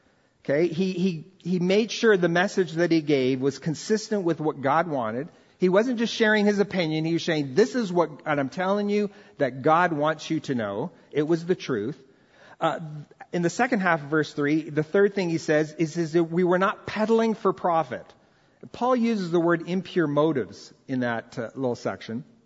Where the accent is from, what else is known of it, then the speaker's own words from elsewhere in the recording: Brazil; English is a second language; when I grew up in Brazil, we saw this all the time.